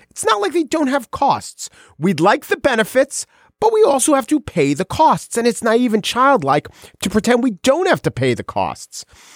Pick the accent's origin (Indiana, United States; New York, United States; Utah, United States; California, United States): New York, United States; So I'm from Long Island